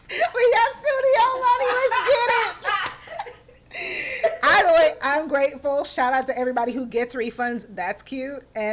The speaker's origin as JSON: {"language": "English", "country": "Jamaica", "said": "I know y'all already know I'm Jamaican"}